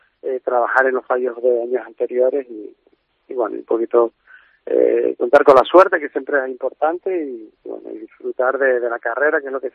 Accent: Canary Islands, Spain; Bueno, yo soy defensor absoluto de nuestras islas. Hemos sido embajador de ellas durante muchísimos años trabajando lo que es la marca Islas Canarias

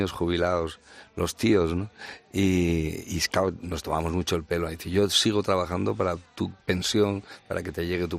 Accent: Mieres, Asturias, Spain; siempre por Navidades nos juntamos en mi pueblo, en Mieres.

